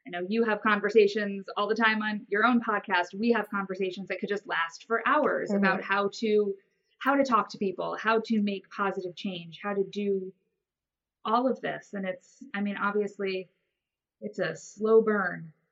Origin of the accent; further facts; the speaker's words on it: Connecticut, United States; moved away as an adult; I'm from Connecticut, moved to DC area after college